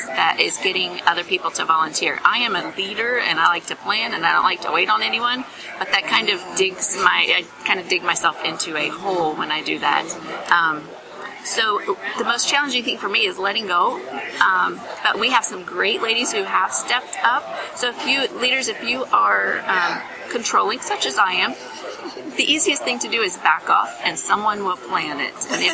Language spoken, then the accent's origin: English; Clinton, Indiana, United States; I'm from Clinton, Indiana, and I have four kids